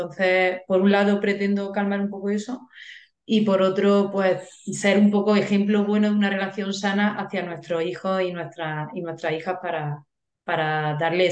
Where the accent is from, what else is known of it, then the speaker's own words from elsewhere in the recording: Córdoba, Andalusia, Spain; moved away as an adult; now in Madrid, Spain; soy de Córdoba, pero vivo en Madrid. Vine aquí justo recién terminé la carrera, mi chico estaba aquí y nada, desde entonces estoy aquí en Madrid.